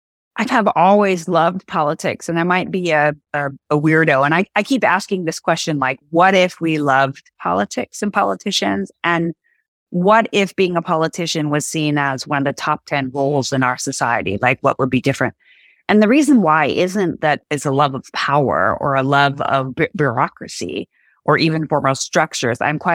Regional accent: Pacific Northwest, United States; I grew up in the Pacific Northwest. For those of you who know it, it is gorgeous.

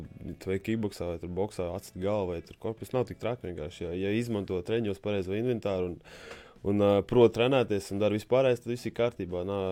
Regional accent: Liepāja, Kurzeme, Latvia; Es dzimis un audzis Liepājnieks.

